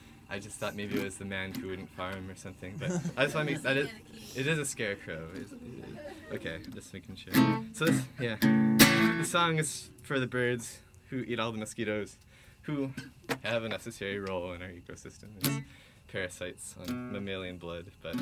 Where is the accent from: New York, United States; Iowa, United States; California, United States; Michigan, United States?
Michigan, United States; now in Seattle, United States; I live in Seattle. Thanks. We're both from Michigan. We have that common bond.